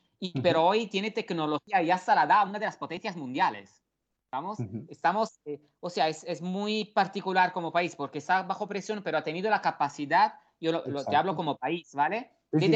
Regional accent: Italy; bueno, como también italiano

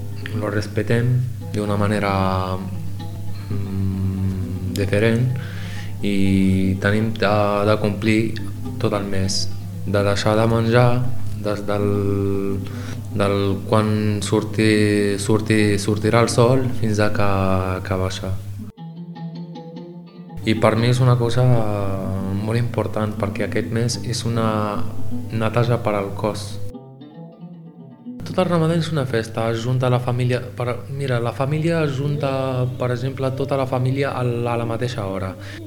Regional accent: Rabat, Rabat-Salé-Kénitra, Morocco; now in Spain; bueno, tinc 30 anys, soc del Marroc i soc de la capital, a Rabat.

